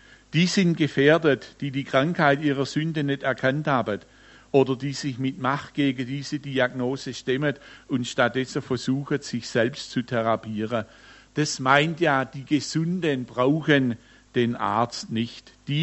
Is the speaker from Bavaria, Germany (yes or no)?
no; Baden-Württemberg, Germany; Ich bin ja im Dorf im Nordschwarzwald aufgewachsen. Viele von euch wissen es. Dort, wo die Leute so harzig sind wie die Schwarzwaldhänner. Jeder kennt jeden